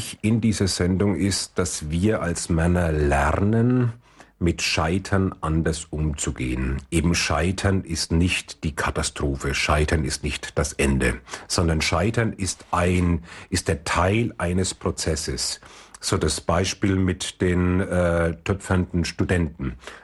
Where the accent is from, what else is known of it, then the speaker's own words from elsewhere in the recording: Bavaria, Germany; wie man bei uns in Franken sagt